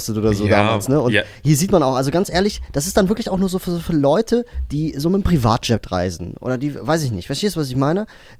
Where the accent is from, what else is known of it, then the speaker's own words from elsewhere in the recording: Cologne, North Rhine-Westphalia, Germany; Ja, bin ich als Kölner ehrlich gesagt ein bisschen stolz drauf, ne?